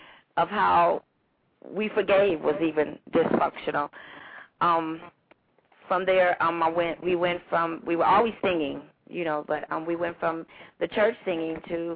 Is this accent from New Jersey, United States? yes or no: no; Grand Rapids, Michigan, United States; also born or lived in Detroit; From there, I guess we moved from Detroit, where I was born, to Grand Rapids, and I call Grand Rapids Freedom Town.